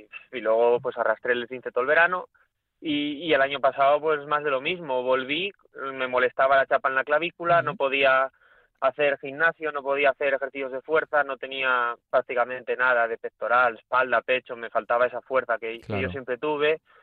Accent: Asturias, Spain; moved away as an adult; salí de Asturias con 25 añitos, que costó porque, bueno, cuesta salir de aquí de Asturias

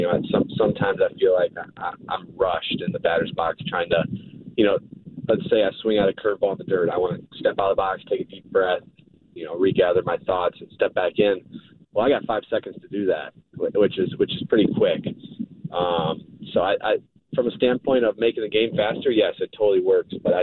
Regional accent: Wisconsin, United States; I grew up in Wisconsin, you know, kind of outdoorsy, and that's kind of how I picture Maine.

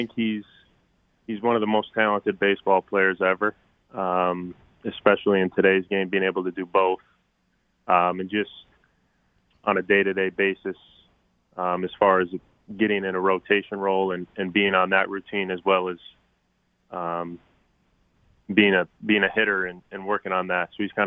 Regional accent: Minnesota, United States; I grew up a Twins fan because I'm from Minnesota.

